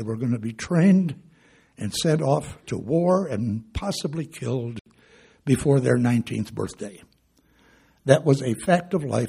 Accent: Cleveland, Ohio, United States; The legal drinking age in Ohio, I grew up in Cleveland, Ohio, in a suburb of Cleveland.

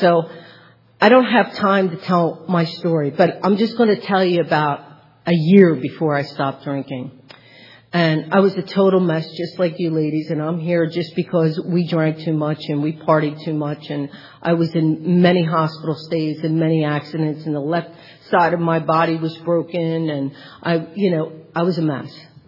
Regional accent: Philadelphia, Pennsylvania, United States; I'm from Philadelphia, and I have 4 older brothers and a dad, so I was raised by 5 men.

